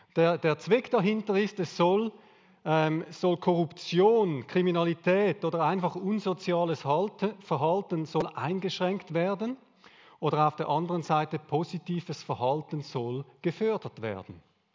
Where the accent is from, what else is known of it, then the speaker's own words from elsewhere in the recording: Switzerland; Als Schweizer keine Chance, oder? Wollen wir nicht.